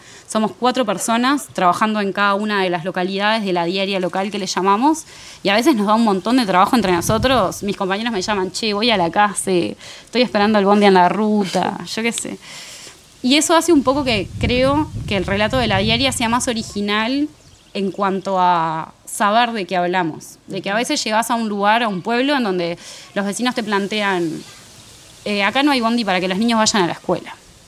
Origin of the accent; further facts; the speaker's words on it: Maldonado, Uruguay; Yo soy nacida y criada en Maldonado